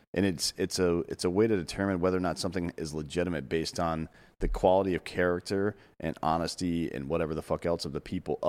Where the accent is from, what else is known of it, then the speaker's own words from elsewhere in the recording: United States; Like, I'm an American. I was born here.